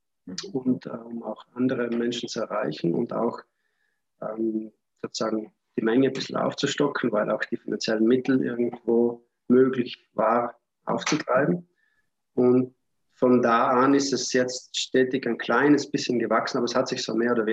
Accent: India; Also wir sind Inder, auch Inder Ausland, also im westlichen Ausland

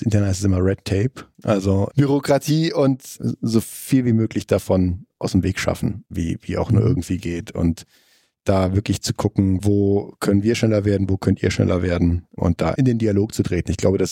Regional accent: North Rhine-Westphalia, Germany; ich komme aus dem Rheinland

